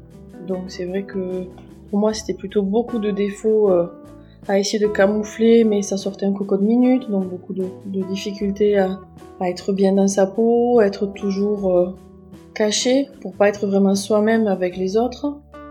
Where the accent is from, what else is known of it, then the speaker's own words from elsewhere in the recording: Occitanie, France; Je suis née dans les années 80 en Aveyron, donc au sud du Massif Central en France. C'est pour ça que j'ai un accent un petit peu arrondi, assez reconnaissable. J'ai grandi entourée d'animaux et d'amis.